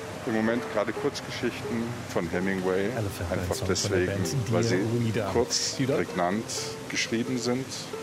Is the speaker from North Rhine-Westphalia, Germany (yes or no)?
no; Munich, Bavaria, Germany; ich bin aus München